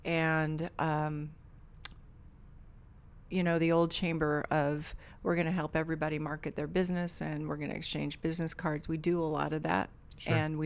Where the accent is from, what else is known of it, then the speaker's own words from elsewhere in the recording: Portland, Oregon, United States; now in Bend, United States; I've been coming here all my life, but I'm from Portland.